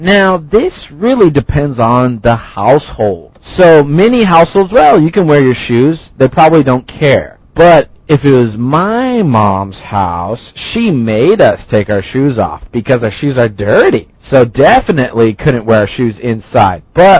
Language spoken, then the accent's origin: English; United States; Well, I'm from the United States, so I hope I get this right.